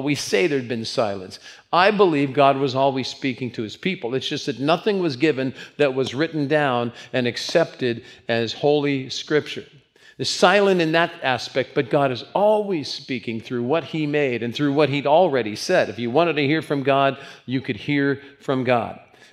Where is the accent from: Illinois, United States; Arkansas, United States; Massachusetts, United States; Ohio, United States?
Ohio, United States; Cincinnati; born there; I was born in Cincinnati, Ohio. I think it was Children's Hospital.